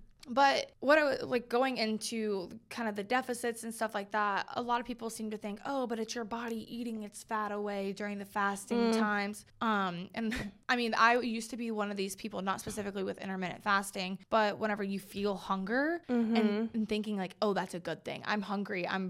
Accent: the South, United States; We're from the, well, I'm from the South.

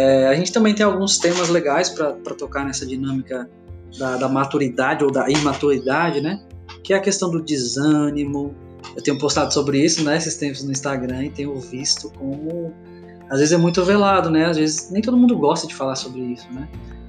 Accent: São Paulo, Brazil; Eu vim de capital, né, sou natural de São Paulo, vim de... muita agitação

